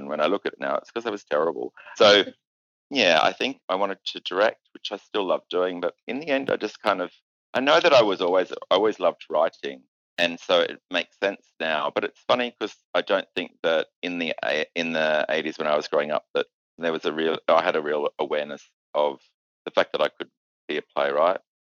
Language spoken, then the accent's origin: English; Narromine, New South Wales, Australia; also born or lived in Sydney; I lived the first 5 or 6 years of my life out in Western New South Wales. So I was born in Sydney and then we went straight out there.